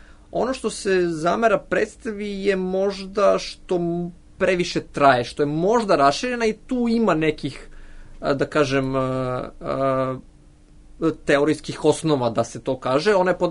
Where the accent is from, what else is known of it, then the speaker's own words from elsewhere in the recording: Belgrade, Serbia; ja dolazim iz Beograda